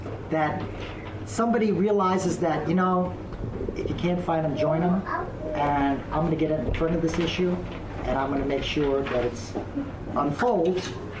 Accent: New York City, New York, United States; Recall that, I grew up in New York City. I was a student in the 60s and graduated high school in 71.

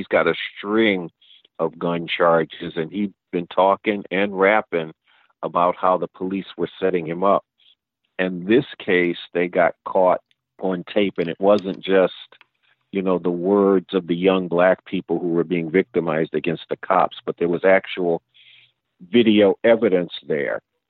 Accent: Baltimore, Maryland, United States; I was born and raised in Baltimore and actually grew up only a little bit removed from the neighborhood where much of the activity went down over on Harlem Avenue in the Edmondson Village area over there.

